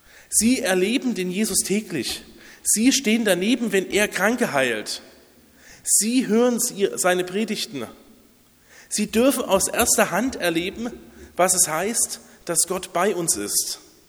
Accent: Basel, Basel-Stadt, Switzerland; Wie alle schon gehört habt, komme ich aus Basel

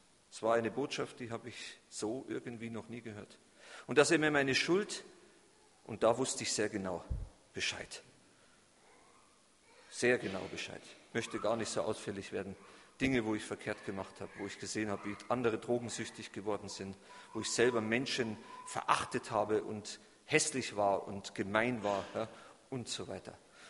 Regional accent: Bavaria, Germany; ich komme aus Bayern, das hört man, aus dem tiefsten Süden

